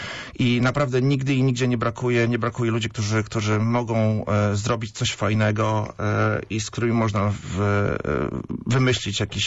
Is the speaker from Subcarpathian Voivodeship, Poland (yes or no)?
no; Pomeranian Voivodeship, Poland; now in Poznań, Poland; Ja jestem akurat morszczuchem, jestem z Wybrzeża, ale jestem naturalizowanym Poznaniakiem w tym momencie.